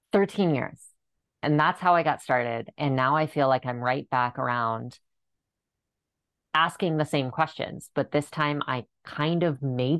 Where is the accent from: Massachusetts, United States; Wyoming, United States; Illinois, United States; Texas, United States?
Wyoming, United States; Cheyenne; now in Fort Collins, United States; I grew up in Cheyenne, Wyoming, hop, skip, and a jump from here in Fort Collins, right? I grew up there.